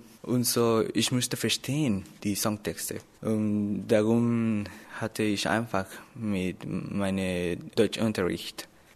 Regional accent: Mexico; German is a second language; Ich komme aus Mexiko. Ich bin geboren im Jahr 1998.

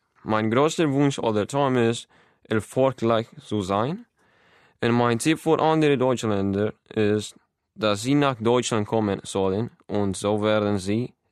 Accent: Managua, Nicaragua; German is a second language; Ich komme aus Managua, Nicaragua. Ich bin 1996 geworden. Ich lerne Deutsch

